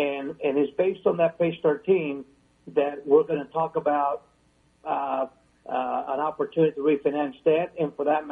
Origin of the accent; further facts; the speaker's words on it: Brownsville, Texas, United States; My partner, Bob Estrada, and myself, we're from Brownsville originally